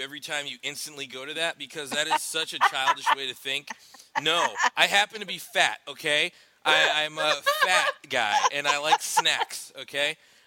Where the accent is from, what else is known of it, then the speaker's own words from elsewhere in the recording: Connecticut, United States; I'm from Connecticut.